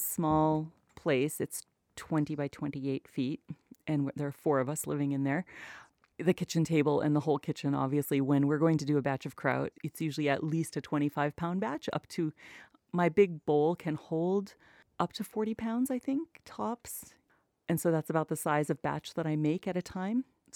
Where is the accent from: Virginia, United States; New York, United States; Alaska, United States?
Alaska, United States; Ambler; now in Homer, United States; they also used to live up where I grew up in Ambler in Bush, Alaska.